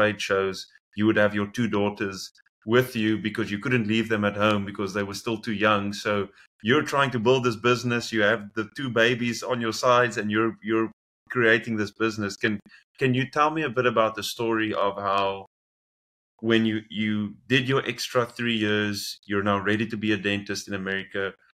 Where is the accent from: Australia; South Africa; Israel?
South Africa; now in United States; in my opinion, as a South African